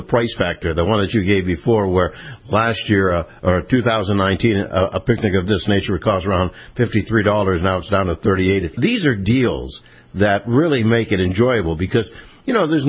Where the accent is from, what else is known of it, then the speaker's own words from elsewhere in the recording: Pennsylvania, United States; I'm from Pennsylvania originally, too.